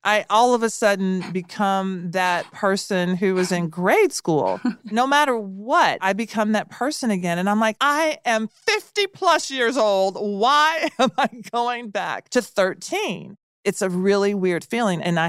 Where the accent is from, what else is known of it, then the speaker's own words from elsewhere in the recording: Nashville, Tennessee, United States; I grew up in Nashville. Mm-hmm. And I went to a really small Catholic school.